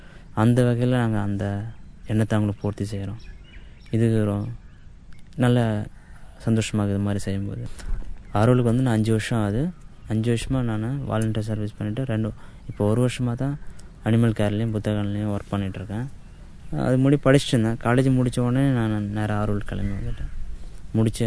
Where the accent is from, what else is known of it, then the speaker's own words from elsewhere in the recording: Puducherry, India; நான் அங்கே படிக்கிறதுக்கு சரியான ஃபெசிலிட்டிஸில் பாட்டி வீட்டில் வளர்ந்தேன். பாட்டி வீட்டில் வந்து சிட்டி அது பாண்டிச்சேரி.